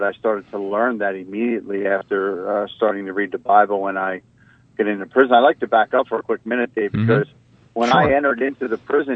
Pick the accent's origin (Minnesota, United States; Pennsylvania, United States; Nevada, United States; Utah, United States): Pennsylvania, United States; Philadelphia; Born and raised in Philly in the Kensington area. I was in deep addiction for almost 20 years, leading a life of crime also.